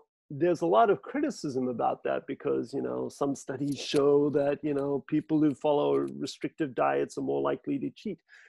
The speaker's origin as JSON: {"language": "English", "country": "South Africa", "tie": "born or raised there", "moved": "yes", "lives_now": "United States", "said": "I grew up in South Africa, Nick. It is a banana-producing country."}